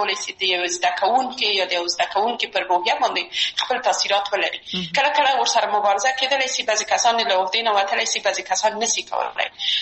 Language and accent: Pashto; Kabul, Afghanistan; یو خو موږ د مګریانو په ساحه کې لوی سوي وو، هلته زموږ بلدتیا ډېره زیاته وه